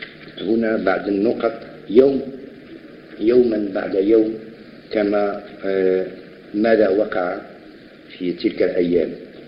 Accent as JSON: {"language": "Arabic", "country": "Morocco", "said": "انا مغربي امازيغ ومن احفاد عبد الكريم"}